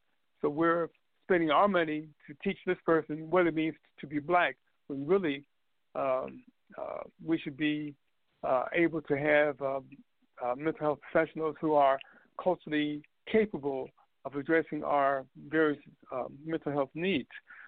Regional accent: Chicago, Illinois, United States; I grew up in Chicago on the South Side, and no one in my neighborhood, and it was a very large neighborhood, ever had a psychotic break.

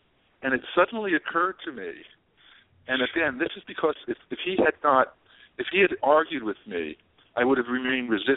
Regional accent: New Jersey, United States; first of all, I'm Jewish, and I was brought up in New Jersey, and I was born in 1948.

